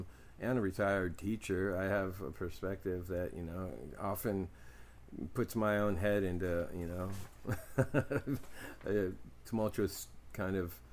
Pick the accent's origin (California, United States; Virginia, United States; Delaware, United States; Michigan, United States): California, United States; Oakland; And I've always suspected and seen this and experienced stuff with this growing up in East Oakland.